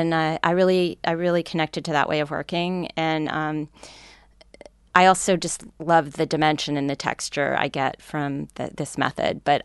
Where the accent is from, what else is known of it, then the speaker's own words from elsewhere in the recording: New Jersey, United States; I grew up in suburban New Jersey, but I lived very close to a town called Roosevelt, New Jersey, which was a WPA town and had a lot of famous artists